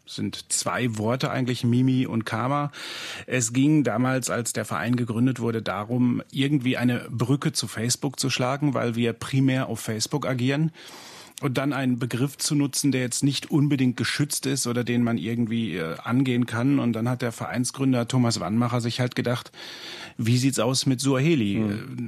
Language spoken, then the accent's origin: German; North Rhine-Westphalia, Germany; now in Vienna, Austria; ich bin in Ostwestfale und nach Wien dafür extra gezogen, vorletztes Jahr.